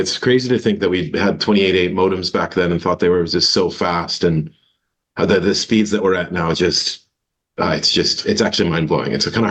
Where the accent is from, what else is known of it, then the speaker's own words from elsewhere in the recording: Chicago, Illinois, United States; just growing up in Chicago and going to the vinyl record stores